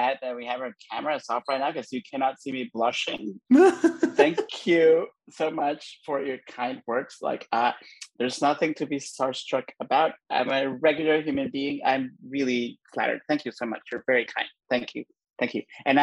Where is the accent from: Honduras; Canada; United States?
Honduras; So I grew up in Honduras